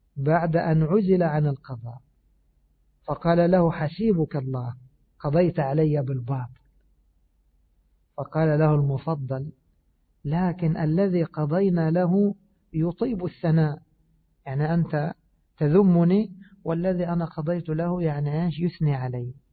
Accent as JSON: {"language": "Arabic", "country": "Egypt", "said": "كان يعمل إيش كما يقال عندنا في مصر مجبرات"}